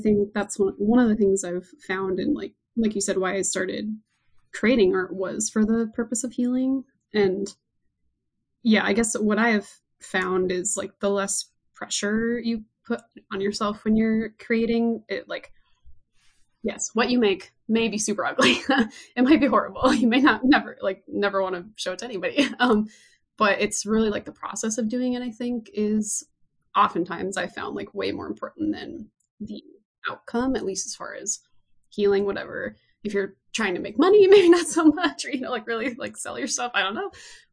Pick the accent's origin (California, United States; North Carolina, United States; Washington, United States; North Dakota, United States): North Dakota, United States; My pronouns are she, her. And yeah, I am from North Dakota.